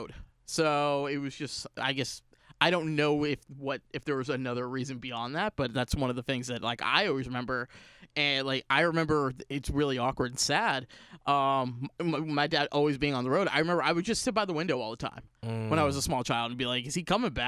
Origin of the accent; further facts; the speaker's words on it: Georgia, United States; also born or lived in New York; I only spent like probably about a year or two there, and I eventually moved to Georgia, where I claim that I'm from